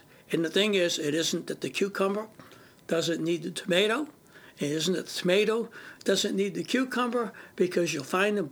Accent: Boston, Massachusetts, United States; If you know anything about farming, I'm from Boston. I don't know anything about farming, but I've been learning.

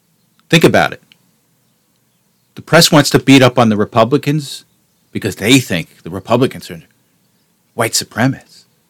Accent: Teaneck, New Jersey, United States; I grew up in Teaneck, New Jersey, a multicultural community.

